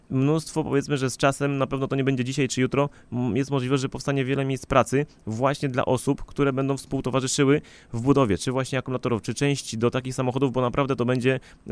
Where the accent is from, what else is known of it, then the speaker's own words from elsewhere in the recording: Kutno, Łódź Voivodeship, Poland; Ja akurat pochodzę powiedzmy z miasta Kutna, które ma około 60 tysięcy mieszkańców łącznie z gminą